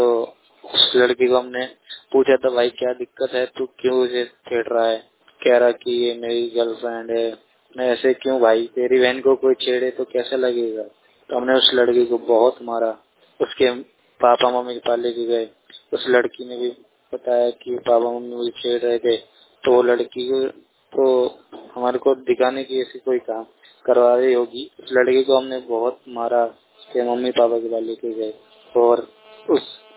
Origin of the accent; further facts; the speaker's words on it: Rajasthan, India; now in Delhi, India; मैं राजस्थान का रहने वाला हूँ और मैं न्यालिया दिल्ली में न्यालियार में रहता हूँ।